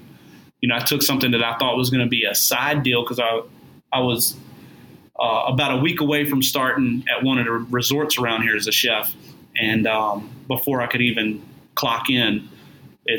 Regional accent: South Carolina, United States; Southern style, because I am from South Carolina.

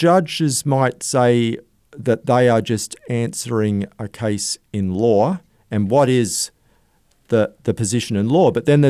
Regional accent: Gold Coast, Queensland, Australia; So, no, I'm a Queenslander, Gold Coast, born and bred, although I've lived away now and then.

